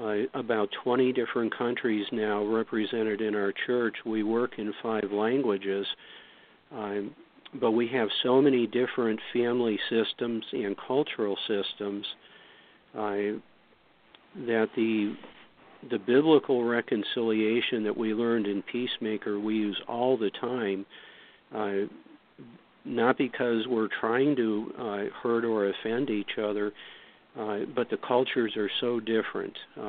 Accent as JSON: {"language": "English", "town": "Cleveland", "region": "Ohio", "country": "United States", "tie": "born or raised there", "said": "When I look back at my history, I grew up in Cleveland, Ohio, and I was in my late teens, early 20s when the race riots hit Cleveland."}